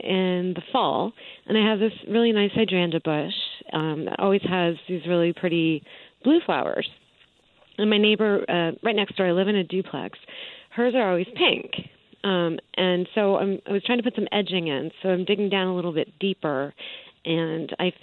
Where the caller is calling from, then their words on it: Newark, Delaware, United States; I'm calling from Newark, Delaware.